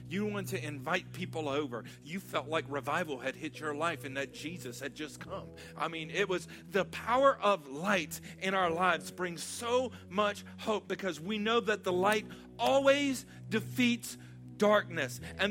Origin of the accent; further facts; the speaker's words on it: Louisiana, United States; like I need a British accent with a little rasp to say that the correct way, but I don't have it. I'm Cajun.